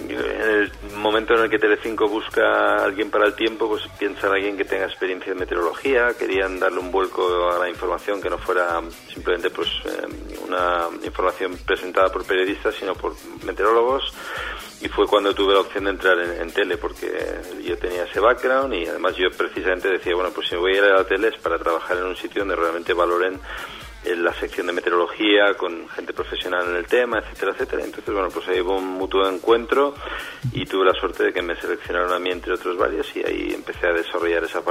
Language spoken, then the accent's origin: Spanish; Valencia, Valencian Community, Spain; yo voy a Valencia, soy de Valencia y mis raíces son ahí en Valencia.